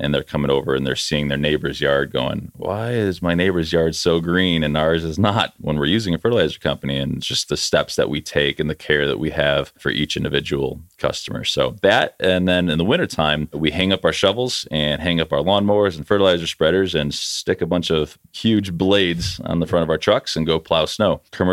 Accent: South Holland, Illinois, United States; also born or lived in Highland; now in Dyer, United States; I grew up in South Holland, Illinois, and then Highland, Indiana, and I now live in Dyer. So I've kind of always been in the region.

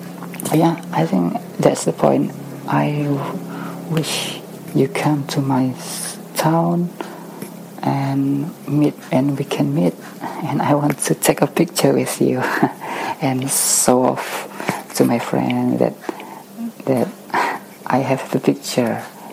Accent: Sangatta, East Kalimantan, Indonesia; English is a second language; I live in a little city called Sangatta City

